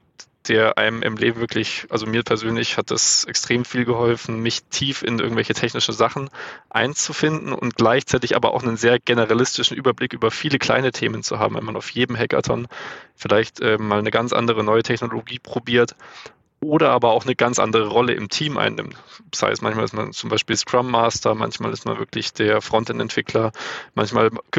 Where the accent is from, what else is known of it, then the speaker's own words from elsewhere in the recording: Pfaffenhofen, Bavaria, Germany; also meine Heimatstadt Pfaffenhofen